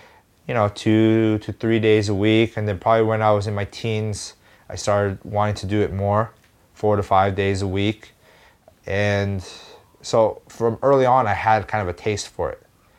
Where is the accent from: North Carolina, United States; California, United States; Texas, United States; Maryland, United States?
California, United States; Palos Verdes Estates; I grew up in Los Angeles in the South Bay, in Palos Verdes Estates.